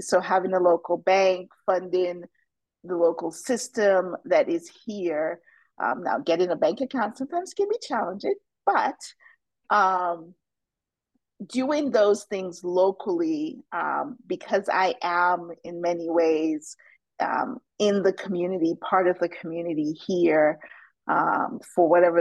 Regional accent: United States; But I do maintain my banking presence at my home country of the U.S.

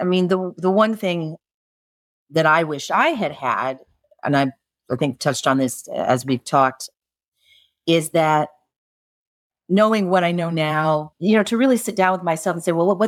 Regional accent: Midwest, United States; you just got growing up in Gen X and in the Midwest

